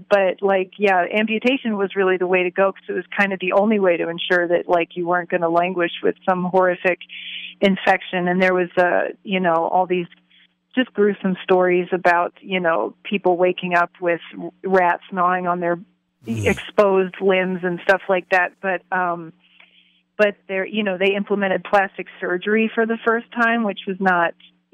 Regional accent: Maryland, United States; So growing up in Maryland, I had the opportunity to visit a lot of really wonderful historic places.

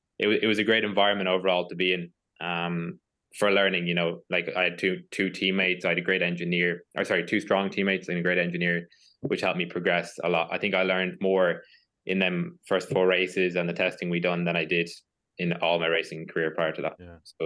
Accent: Ireland; and it helps that we're both from Ireland

